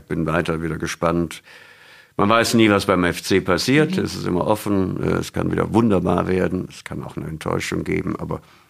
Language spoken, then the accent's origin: German; Cologne, North Rhine-Westphalia, Germany; als Kölner musst du Kölsch sagen.